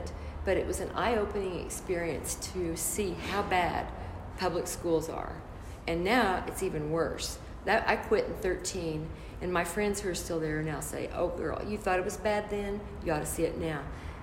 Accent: Tulsa, Oklahoma, United States; And especially, I grew up in North Tulsa. You know, the fact is there's so much inequality. I live in North Tulsa.

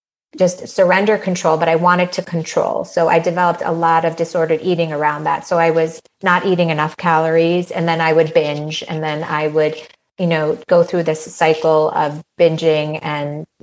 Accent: Iran; I'm from Iran, I'm Persian.

